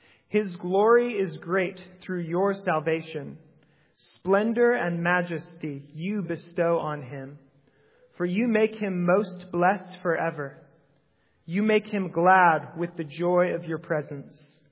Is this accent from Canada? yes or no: no; St. Michael, Minnesota, United States; I come from St. Michael, Minnesota.